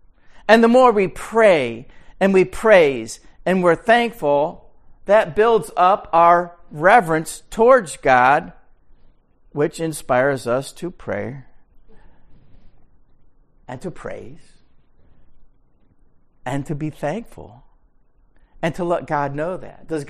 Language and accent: English; Waverly, New York, United States; I grew up in Waverly, New York, and there was a corner store called Yonkin's Corner Store.